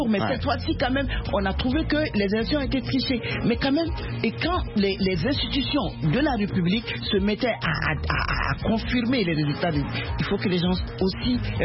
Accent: Mali; chez nous au Mali.

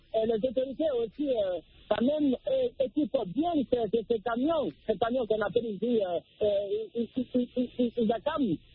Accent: Guinea; la Guinée-Conakry parce que c'est mon pays d'origine.

